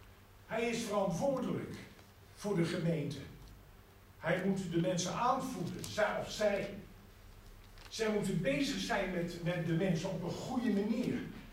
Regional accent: Utrecht, Netherlands; born there; Geboren in Utrecht in de Otterstraat, bijna binnenstad.

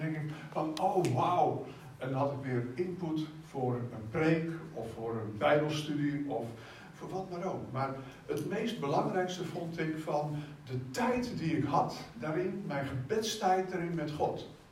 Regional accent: Gorinchem, South Holland, Netherlands; Toen dacht ik, wow, ik kom uit Gorinchem.

